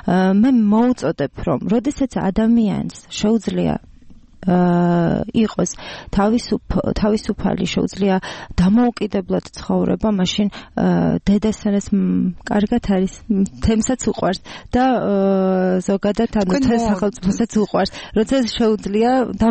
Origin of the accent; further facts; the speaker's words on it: Tbilisi, Georgia; მე თვითონ თბილისში დავიბადე, გავიზარდე, მიუხედავად იმისა, ძალიან ისე თბილისური ოჯახი არ მყავს.